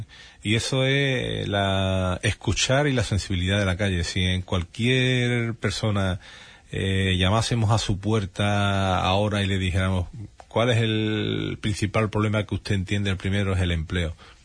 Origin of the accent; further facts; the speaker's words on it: Andalusia, Spain; todos somos andaluces, ¿no?